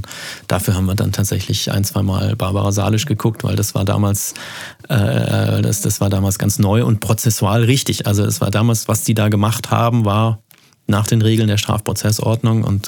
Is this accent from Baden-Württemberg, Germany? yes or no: yes; Freiburg, Baden-Württemberg, Germany; also born or lived in Berlin; Ich stamme aus Freiburg, meine Frau kommt aus der Ecke Heidelberg und wir haben unsere Familie unten.